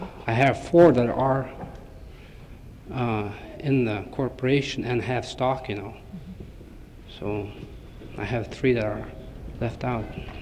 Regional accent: Nondalton, Alaska, United States; I'm a native from Nondalton. I belong to our corporation.

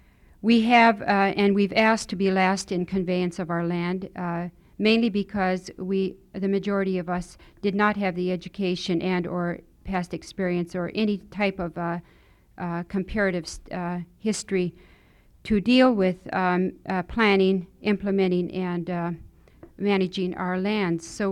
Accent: Rampart, Alaska, United States; born there; now in Fairbanks, United States; I live in Fairbanks. I was born in Rampart, Alaska, which is located on the Yukon River. I am Khoikhon Athabascan Indian, and I was raised traditionally

